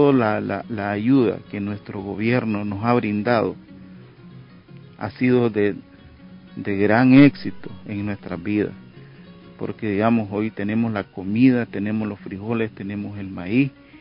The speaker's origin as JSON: {"language": "Spanish", "town": "Niquinohomo", "region": "Masaya", "country": "Nicaragua", "said": "vengo del departamento de Masaya, municipio de Niquinomo, barrio Tierra Blanca, parada La Azucena, 2 kilómetros al norte."}